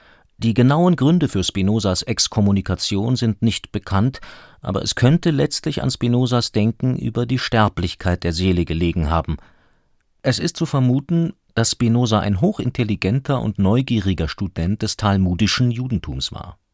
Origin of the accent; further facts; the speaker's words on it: Hungary; Doch während zahlreicher Familienbesuche in meiner Heimat Ungarn konnte ich auch negative Veränderungen